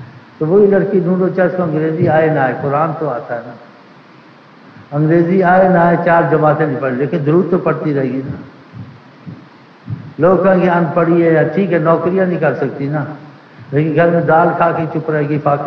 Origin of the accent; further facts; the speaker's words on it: Quetta, Balochistan, Pakistan; ڈیرا غازی خان کے ہم کوئٹے کے ہیں, لیکن ہم دینی تنازعوں سے میرا جوڑ جڑا ہے, ورنہ یہ کدھر کے ہم کدھر کے.